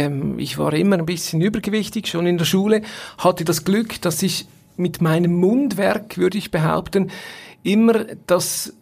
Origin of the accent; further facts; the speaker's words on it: Rapperswil, St. Gallen, Switzerland; Und ich bin aus Rapperswil